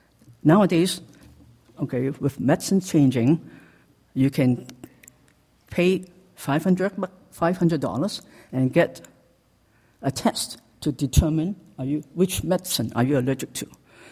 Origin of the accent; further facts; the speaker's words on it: Hong Kong; moved away as an adult; now in Winnipeg, Canada; I came from Hong Kong to Winnipeg.